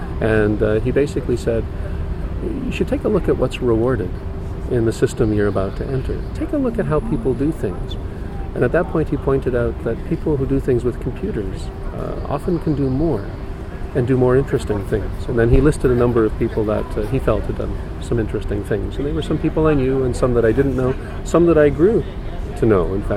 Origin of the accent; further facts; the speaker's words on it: Edmonton, Alberta, Canada; I grew up in Edmonton, which is a far way, especially if you go back to 20, 30 years ago, a very far way even by air from larger centers where conferences then would take place.